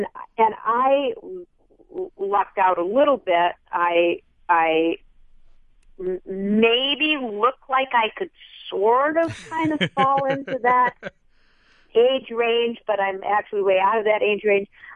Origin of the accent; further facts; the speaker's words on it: Michigan, United States; I think I've been to Indianapolis. I grew up in Michigan, so